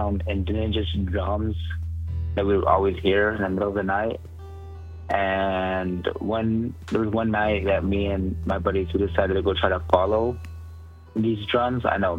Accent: Seagrave, Texas, United States; it's kind of like a small town I'm from, named Seagrave.

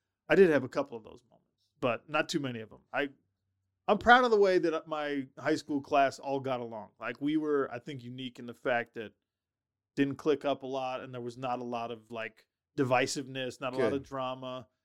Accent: Sandy, Utah, United States; also born or lived in Minnesota; I'm from Utah. Well, I was born in Minnesota. I claim Sandy, Utah. That's where I grew up.

